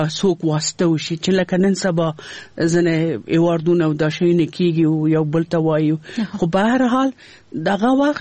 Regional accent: Afghanistan

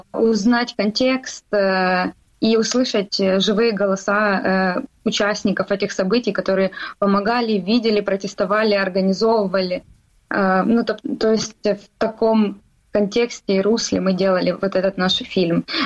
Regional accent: Sloviansk, Donetsk Oblast, Ukraine; я из Славянска, Донецкой области, мне 28 лет

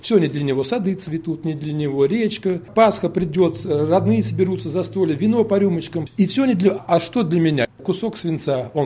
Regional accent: Uryupinsk, Volgograd Oblast, Russia; born or raised there

